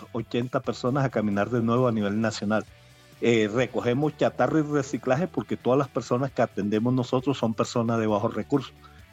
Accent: Barranquilla, Atlántico, Colombia; now in Tabio, Colombia; Pero acuérdate que yo soy un barranquillero que llevo 14 años que estoy en Cundinamarca. Actualmente estoy en Tabio

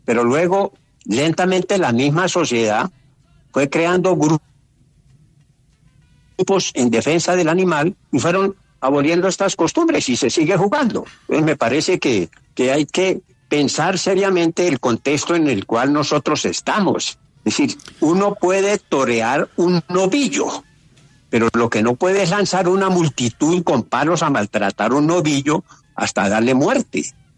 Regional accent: Colombia; el deber nuestro como ciudadanos colombianos por ahora es tratar de buscar sosiego

